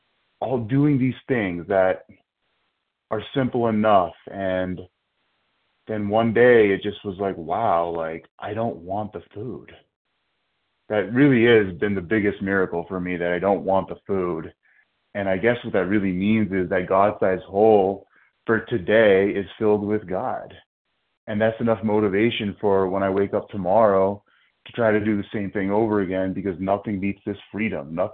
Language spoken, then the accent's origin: English; New Jersey, United States; I'm from New Jersey, and I'm a grateful, recovered, compulsive overeater.